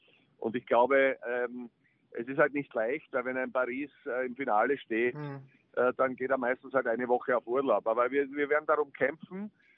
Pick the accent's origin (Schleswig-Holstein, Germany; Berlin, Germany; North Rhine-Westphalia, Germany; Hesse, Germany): Berlin, Germany; wäre schön als Berlinerin.